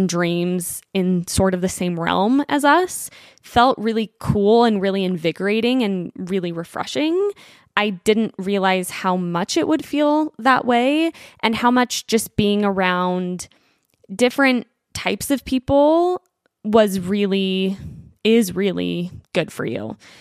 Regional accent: Utah, United States; And I'm from Utah. I've spent most of my life here.

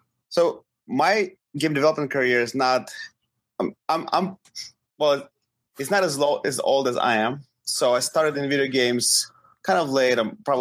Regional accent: Ukraine; moved away as an adult; now in United States; So I came to US after high school. So I was born in Ukraine and studied in Ukraine. Went to school in Ukraine and then came to US to go to university.

